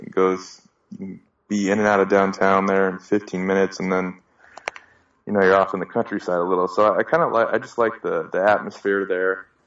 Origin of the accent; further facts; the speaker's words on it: Seattle, Washington, United States; I grew up in Seattle, so I was a huge Ichiro fan